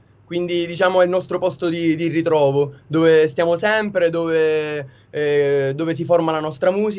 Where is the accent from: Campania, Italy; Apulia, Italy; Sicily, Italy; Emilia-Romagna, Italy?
Sicily, Italy; Palermo; Siamo tutti e tre dei ragazzi di Palermo.